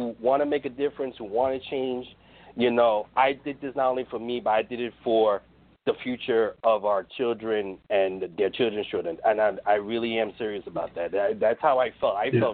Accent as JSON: {"language": "English", "town": "New York City", "region": "New York", "country": "United States", "said": "By the way, anybody doesn't know, I'm from New York City."}